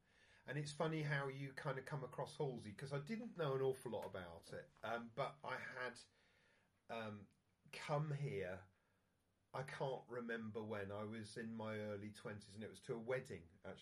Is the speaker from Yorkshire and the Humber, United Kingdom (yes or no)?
no; Newbury, South East England, United Kingdom; I come from Newbury in Berkshire.